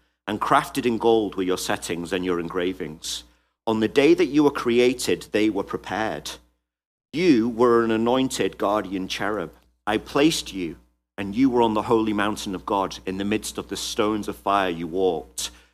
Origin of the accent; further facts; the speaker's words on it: England, United Kingdom; I'm from England. The most dangerous thing we have are field mice.